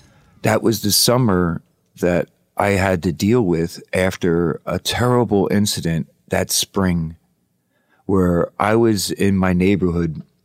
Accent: Philadelphia, Pennsylvania, United States; I was raised in Southwest Philadelphia. My family lived in a small area of the Eastwick section, Southwest Philadelphia, and I was in a working class neighborhood.

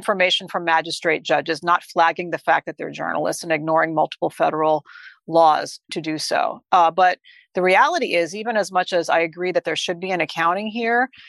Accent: United States; as an American, I wouldn't have wanted to see this happen by a Republican president.

